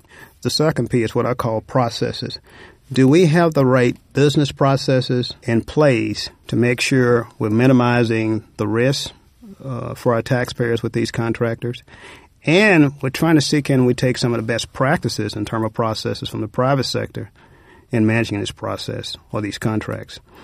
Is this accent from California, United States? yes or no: no; West Memphis, Arkansas, United States; Had an opportunity to work at a National Guard Armory in my hometown, West Memphis, Arkansas.